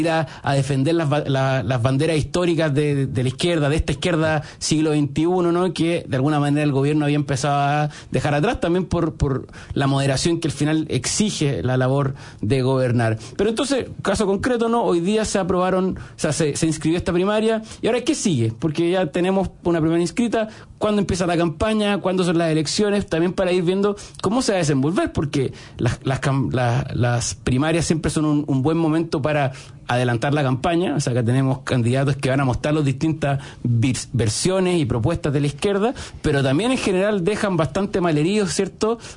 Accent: Valparaíso, Chile; porque yo también soy de Valparaíso.

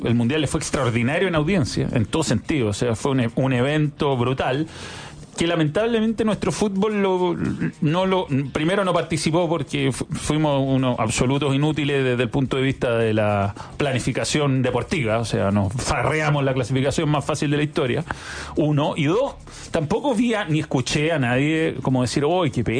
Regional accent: Chile; nosotros que somos chilenos y estamos en la esquina del mundo

